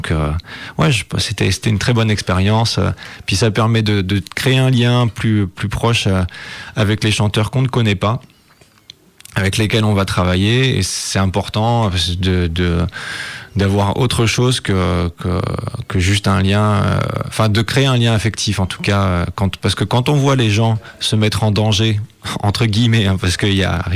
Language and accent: French; Vannes, Brittany, France; also born or lived in Compiègne; je suis adopté de Vannes, puisque en fait je suis né à Compiègne, mais après je suis parti avec mes parents en Bretagne, et c'est vrai que c'est là que j'ai fait mon éducation musicale au sein de l'École Nationale de Musique de Vannes